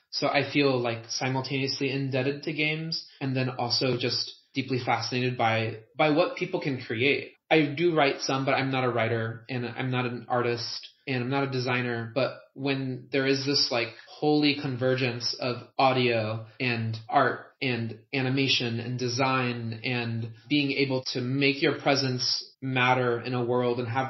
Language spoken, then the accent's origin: English; New York City, New York, United States; born there; my father's from Peru and my mother's from Puerto Rico, but I was born in New York City and always kind of surviving in white-dominant communities